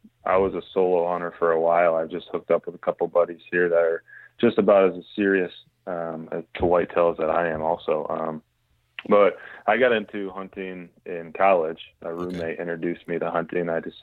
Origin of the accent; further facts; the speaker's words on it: Michigan, United States; Same town. I've been here my whole life.